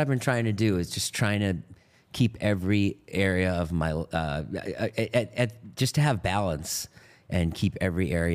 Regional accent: Boston, Massachusetts, United States; I grew up in Boston in a suburb.

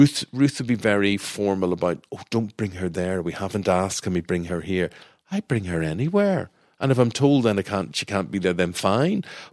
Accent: Ireland; When I bring this question up, being Irish and being Catholic, we are constantly obsessed with death, right?

